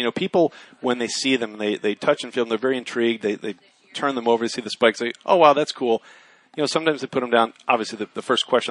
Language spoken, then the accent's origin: English; Northeast, United States; I'm from the Northeast, so a lot of, you know, over the river and through the woods, Donald Ross courses.